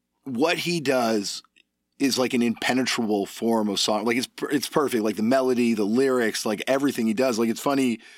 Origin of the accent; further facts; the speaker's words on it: Canada; We're both Canadian.